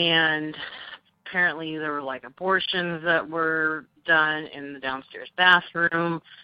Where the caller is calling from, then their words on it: Hampton, Virginia, United States; I'm calling from Hampton, Virginia.